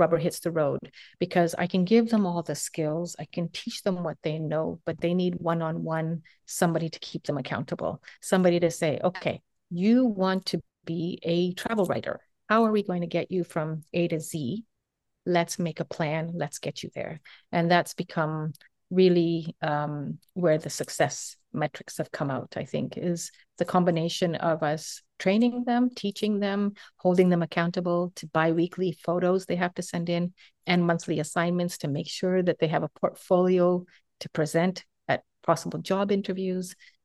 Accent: Uganda; now in Canada; even though I'm from Uganda, like on the other side of the world

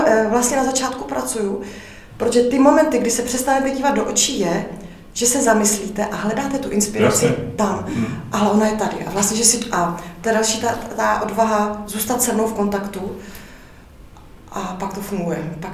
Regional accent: Ostrava, Moravian-Silesian Region, Czechia; Já jsem z Ostravy, já jsem se narodila v Ostravě, tam jsem chodila, vlastně celé dětství

